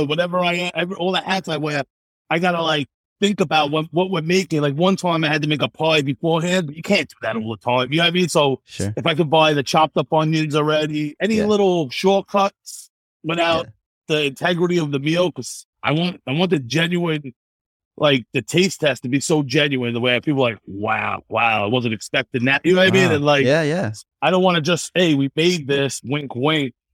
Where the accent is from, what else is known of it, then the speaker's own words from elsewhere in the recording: Brooklyn, New York, United States; now in Rockaway, United States; From Brooklyn and moved down to Rockaway when I was in like 6th grade.